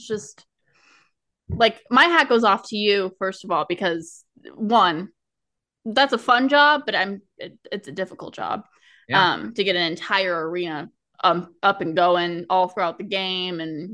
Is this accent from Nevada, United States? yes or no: yes; Las Vegas, Nevada, United States; Now, I am from Vegas.